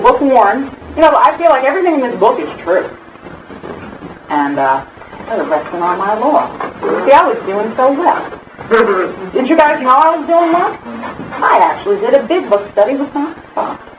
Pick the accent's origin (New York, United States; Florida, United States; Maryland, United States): New York, United States; Brooklyn; You know, when I talk about my home, and when we grew up in Brooklyn, my biological father was, well, he was in a different type of regular business.